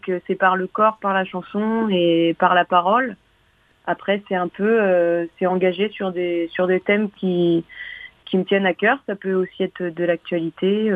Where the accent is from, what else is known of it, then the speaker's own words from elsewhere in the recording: Pays de la Loire, France; notamment moi je viens de Vendée, donc je demande si les gens connaissent la Vendée